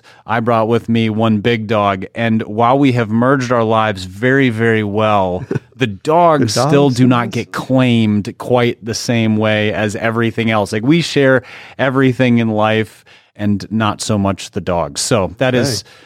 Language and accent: English; Minnesota, United States; I grew up in Minnesota, so I'm still a Minnesota sports fan